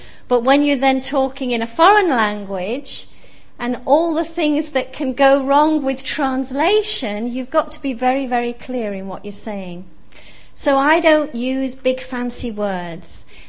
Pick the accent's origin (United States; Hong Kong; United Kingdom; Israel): United Kingdom; accent: British English; You know, being British English, some people find it strange the way I use the word lovely.